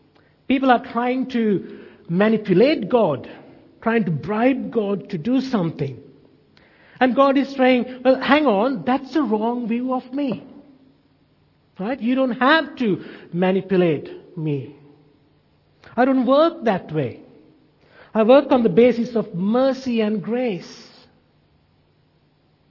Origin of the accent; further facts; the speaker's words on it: Sri Lanka; moved away; Back home when we were growing up in Sri Lanka, we had this big block of land.